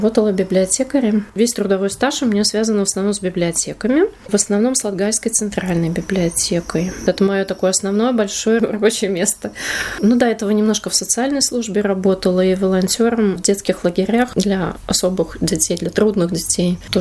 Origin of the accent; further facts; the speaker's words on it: Rezekne, Latgale, Latvia; also born or lived in Riga; Мама вернулась назад в Резекне. И сюда я уже переехала из Резекне, когда училась в университете. Я резекненка. Маленькая меня мама перевезла назад в Резекне на свою историческую родину.